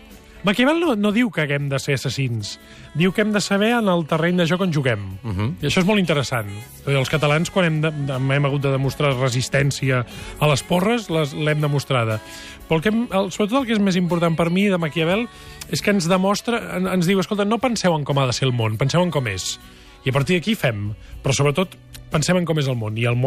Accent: Catalonia, Spain; En aquest sentit, som, jo diria, poc maquiavel·lístics, els catalans.

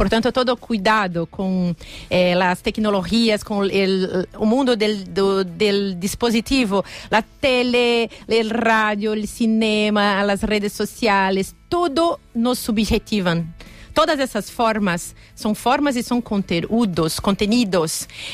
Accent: Brazil; Spanish is a second language; en mi país

